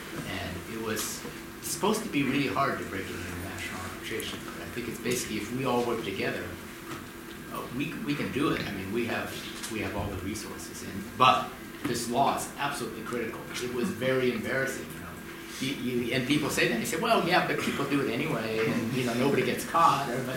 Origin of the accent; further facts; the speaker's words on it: California, United States; moved away as an adult; now in Korea; I was born and raised in California. In 2000, I moved to Korea to work at Kim and Chong with EY here.